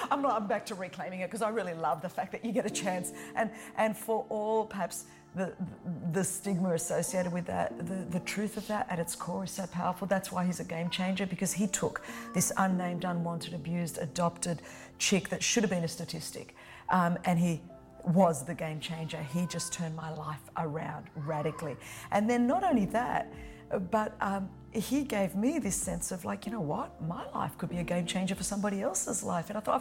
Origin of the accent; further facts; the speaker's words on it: Australia; born there; In my own case, you know, I was born in Australia.